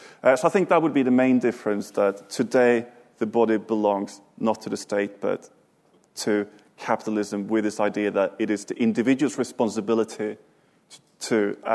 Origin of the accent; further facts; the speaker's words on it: Sweden; English is a second language; where I grew up in Sweden as a sort of strong welfare country